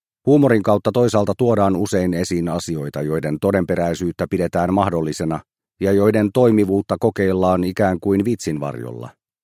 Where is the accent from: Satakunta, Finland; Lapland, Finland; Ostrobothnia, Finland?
Satakunta, Finland; Kokemäki; also born or lived in Helsinki / Tampere / Turku / Berlin; now in Jyväskylä, Finland; Olen syntynyt Helsingissä, viettänyt lapsuuteni Kokemäellä, opiskellut Tampereella, muuttanut sieltä nuorena kirjailijana Turkuun, sitten asunut vuosia ulkomailla Berliinistä Berkeleyyn, kunnes olen päätynyt Jyväskylään.